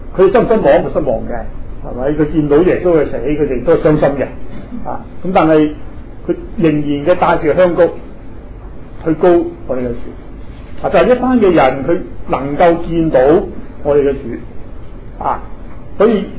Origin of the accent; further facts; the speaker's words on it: China; 即係我哋中國人即係安葬咁樣，即係我中國人唔係噶嘛